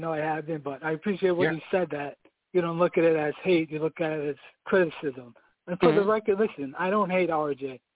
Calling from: Brooklyn, New York, United States; from Brooklyn. What's good, fellas?

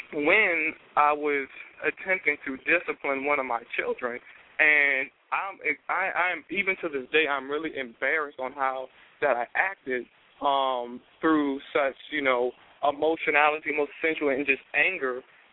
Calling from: Washington, District of Columbia, United States; down here in D.C.

